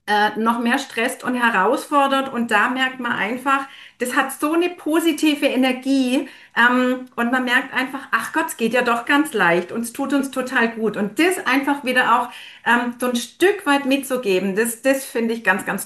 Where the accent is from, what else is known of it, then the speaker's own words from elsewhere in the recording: Baden-Württemberg, Germany; ich komme aus dem Schwabenland